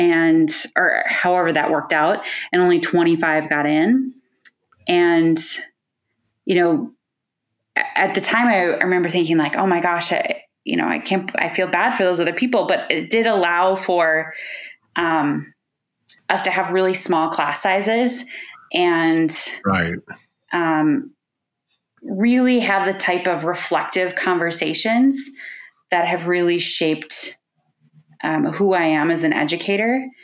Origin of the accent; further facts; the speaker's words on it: Chaska, Minnesota, United States; So I grew up in Chaska, you know, not too far from Gustavus